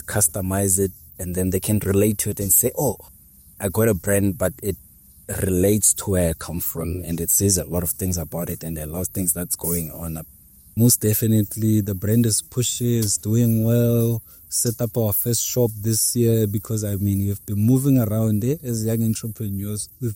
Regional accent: Limpopo, South Africa; because growing up in Venda, every household has a garden, has a fruit tree.

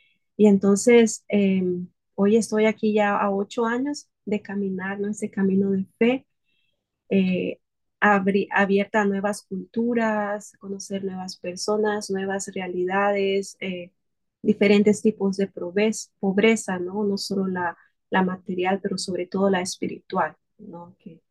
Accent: Nicaragua; Yo soy originalmente de Nicaragua, que queda ubicado en Centroamérica.

